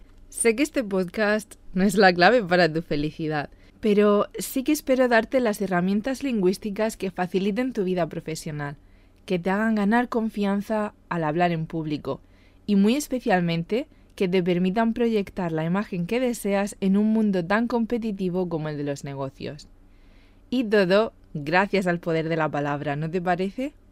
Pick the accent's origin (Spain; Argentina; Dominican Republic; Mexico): Spain; Southeast Spain; soy del sureste de España. Sí, sí, vivo muy cerca de la costa mediterránea y disfruto de más de 300 días de sol al año.